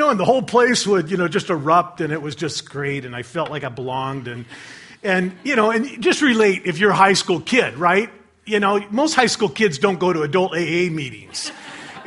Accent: Ballard, Washington, United States; But I grew up in Ballard, and I come from a broken home.

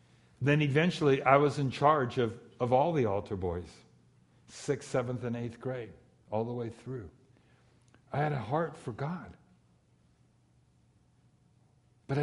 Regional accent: California, United States; But growing up in Southeast LA County, small home and 11 of us there, Catholic home, church around the block

